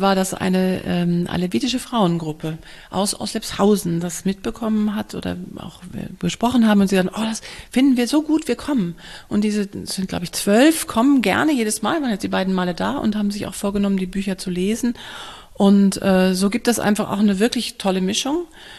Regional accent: North Rhine-Westphalia, Germany; ich komme auch aus dem Ruhrgebiet

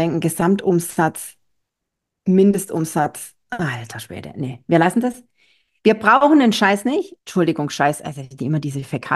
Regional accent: Baden-Württemberg, Germany; also ich bin Schwabe, ja.

